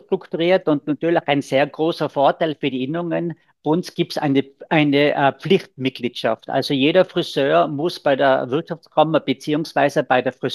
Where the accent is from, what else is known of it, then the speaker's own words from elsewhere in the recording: Hall in Tirol, Tyrol, Austria; ich komme aus Halle in Tirol.